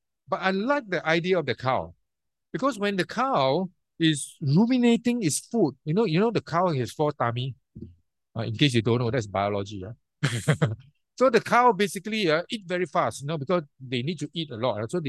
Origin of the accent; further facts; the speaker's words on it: Singapore; Maybe many of us growing up in Singapore, we are influenced by other religion.